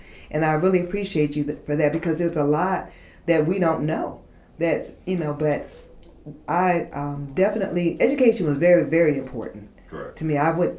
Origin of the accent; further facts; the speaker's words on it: Minnesota, United States; moved away; because I came from Minnesota, moved to Texas